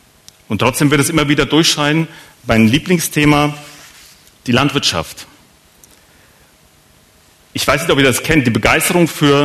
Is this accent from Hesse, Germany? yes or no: yes; Hesse, Germany; Da, wo ich herkomme, Oberhessen